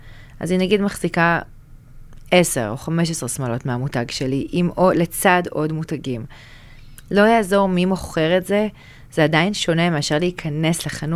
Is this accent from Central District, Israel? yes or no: no; Herzliya, Tel Aviv District, Israel; נשארתי בהרצליה כי אני גרה בהרצליה.